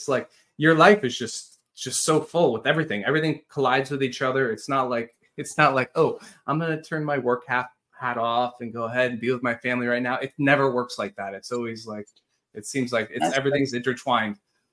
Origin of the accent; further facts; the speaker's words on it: New York, United States; I'm originally from New York, like everybody else down here.